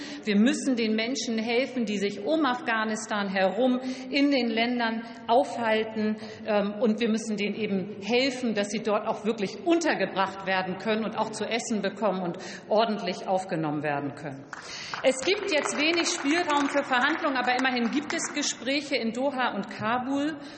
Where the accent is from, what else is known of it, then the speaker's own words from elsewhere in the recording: Hamburg, Germany; Meine Heimatstadt Hamburg ist schnell vorangegangen